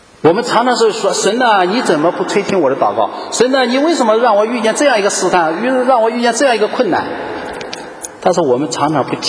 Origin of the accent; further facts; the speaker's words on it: China; 我们中国人一般来说都，我不知道为什么中国人，可能中国的文化里面都不爱讲感谢